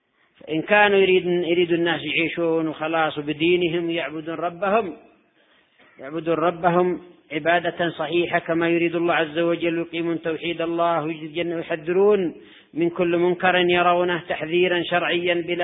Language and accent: Arabic; Yemen